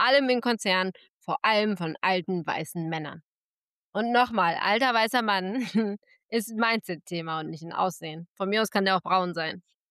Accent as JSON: {"language": "German", "town": "Gütersloh", "region": "North Rhine-Westphalia", "country": "Germany", "tie": "born there", "said": "ich bin in Gütersloh geboren. Ich bin im Elisabeth-Hospital geboren."}